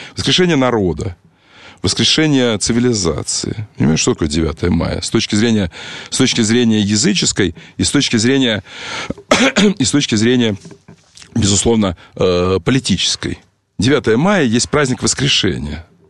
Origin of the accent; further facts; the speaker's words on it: Kharkiv, Kharkiv Oblast, Ukraine; А я вам скажу, харьковчанин, не учите меня украинскому. Я его не знаю. Я учил его от своих родственников.